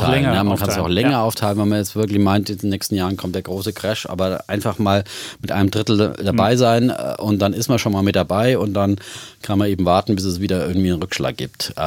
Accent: Bavaria, Germany; Und ich komme ja aus Bayern

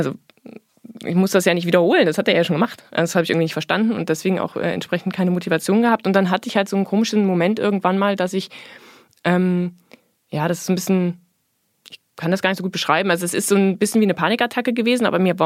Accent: Erfurt, Thuringia, Germany; born there; ich bin geboren in der DDR, in Erfurt. Und meine Mutter auch.

